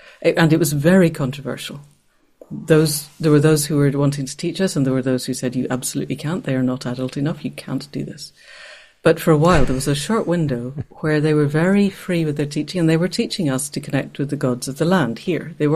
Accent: Scotland, United Kingdom; I was born and brought up in Scotland.

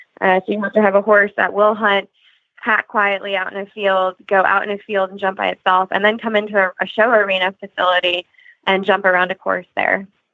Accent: Monkton, Maryland, United States; I'm from Moncton, Maryland, so there's another hunt, Green Spring, as well as the Mount Carmel Hounds that I've gone out with. So I grew up primarily hunting there.

